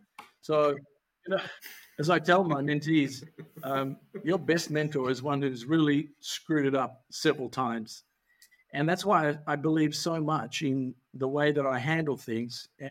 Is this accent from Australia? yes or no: yes; Perth, Western Australia, Australia; now in Sydney, Australia; by the way, I'm from Perth, Western Australia.